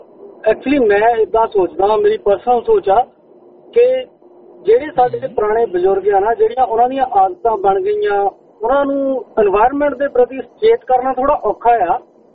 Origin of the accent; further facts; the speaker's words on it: Punjab, India; ਮੇਰਾ ਪਿੰਡ ਫਗਵਾੜੇ ਦੇ ਕੋਲ ਹੀ ਆ